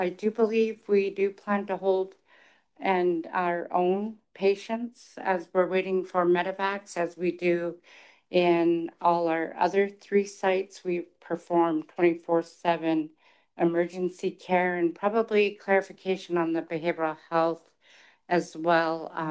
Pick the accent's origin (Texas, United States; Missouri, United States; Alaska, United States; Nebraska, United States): Alaska, United States; St. Paul Island; I was born and raised up in St. Paul Island.